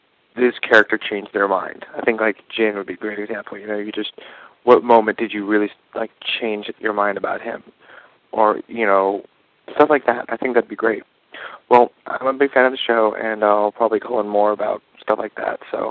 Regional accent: Orange, California, United States; I'm from Orange, California.

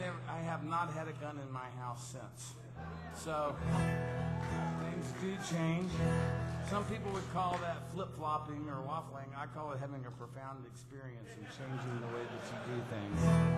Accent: Texas, United States; And you know, I grew up in Texas hunting and fishing

